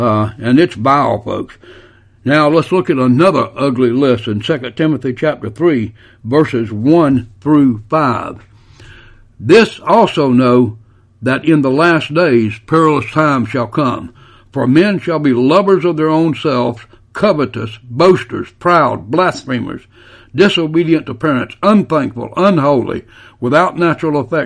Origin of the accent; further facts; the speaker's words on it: United States; I'm glad that I am an American